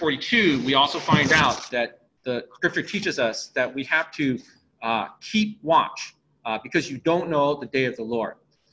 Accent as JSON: {"language": "English", "town": "Seattle", "region": "Washington", "country": "United States", "tie": "born or raised there", "said": "I spent most of my time growing up in Seattle."}